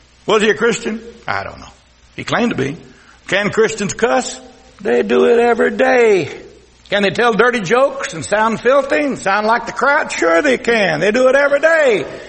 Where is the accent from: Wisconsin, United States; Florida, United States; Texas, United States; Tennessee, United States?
Texas, United States; accent: Texas twang; Now, you can tell I've got a Texas twang. I was raised in Texas. All of my college and all of my teaching English and history didn't change this Texas twang.